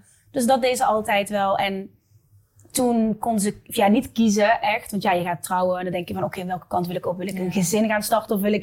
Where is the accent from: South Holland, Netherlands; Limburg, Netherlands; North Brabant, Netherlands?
Limburg, Netherlands; Venlo; Ik ben opgegroeid in Venlo. Maar dan kan je wel horen mijn accent, denk ik.